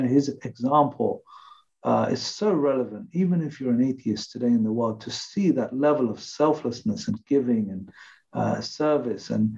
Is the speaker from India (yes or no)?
yes; India; I feel like I'm a Westerner, at the same time I'm Indian, at the same time I'm Hindu